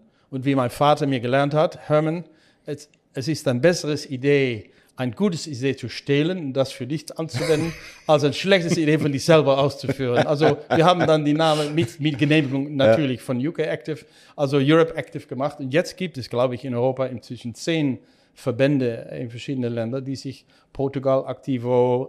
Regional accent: Netherlands; accent: Dutch; German is a second language; moved away as an adult; also born or lived in Chicago; ich bin Holländer, alle hören können wahrscheinlich an meinem Akzent.

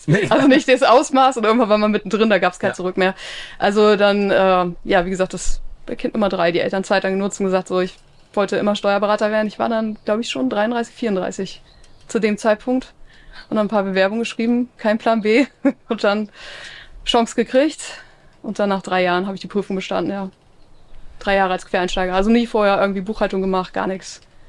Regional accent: Husum, Schleswig-Holstein, Germany; born or raised there; also born or lived in Harz, Lower Saxony; now in United States

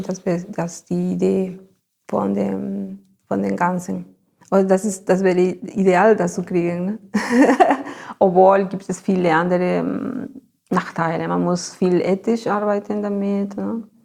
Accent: Ayacucho, Peru; German is a second language; now in Germany; weil ich komme aus Ayacucho. Ne? Das ist eine Stadt von den Anden. Und da habe ich viele Freunde und Familien auch.

